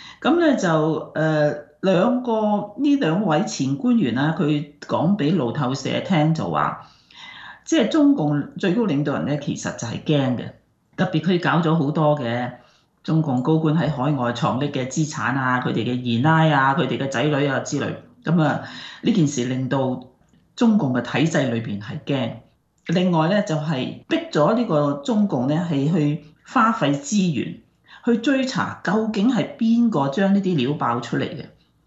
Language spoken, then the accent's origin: Cantonese; Guangdong, China; 我哋廣東人講嘅鬼拍後尾枕